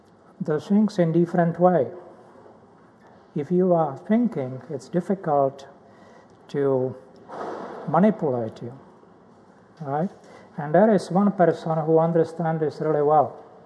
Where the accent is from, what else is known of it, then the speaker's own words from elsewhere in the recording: Prague, Czechia; now in United States; I was born in a very difficult time. I grew up after war, and I grew up in Prague in Czechoslovakia.